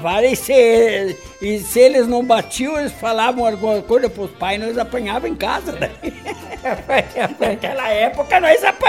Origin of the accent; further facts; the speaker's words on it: Itá, Santa Catarina, Brazil; born there; Eu nasci em Itá, Santa Catarina.